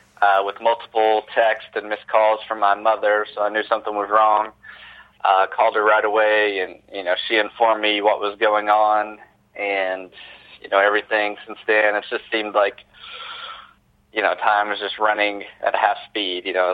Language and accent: English; Gatlinburg, Tennessee, United States; my brother and I grew up in Gatlinburg, Tennessee, which I think has a total of maybe, you know, 1,300 or 1,400 residents.